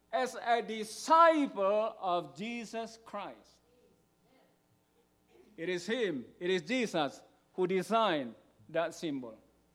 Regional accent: Indonesia; I come from Indonesia. It's a country which, to some extent, many Christians are in persecution.

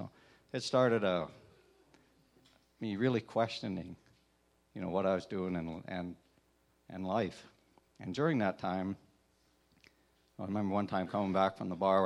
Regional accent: Calgary, Alberta, Canada; But my story, I grew up in Calgary, and dysfunctional home.

